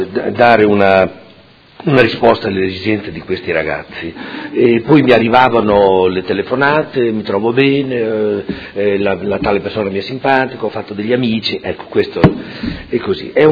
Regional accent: Modena, Emilia-Romagna, Italy; E come modenese, come persona che insomma abita a Modena da sempre

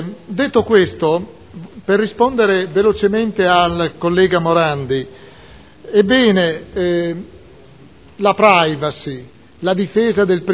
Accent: Modena, Emilia-Romagna, Italy; io in questo momento parlo da modenese preoccupato.

